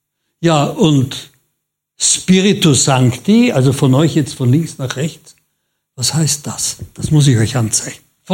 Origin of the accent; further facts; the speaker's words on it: Vienna, Austria; born there; Ich bin ja katholisch gewesen, ich bin in Wien geboren. Ich bin am Stephansdom gefirmt worden mit 12 Jahren.